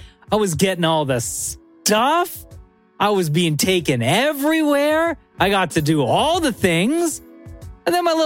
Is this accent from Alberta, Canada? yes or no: no; Toronto, Ontario, Canada; Ah, Malvern, my hometown. When my family moved there, it was a brand new community.